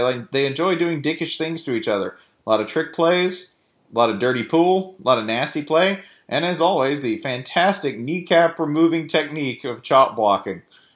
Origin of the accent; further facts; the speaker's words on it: North Carolina, United States; When I grew up in North Carolina, we didn't have any dinosaurs.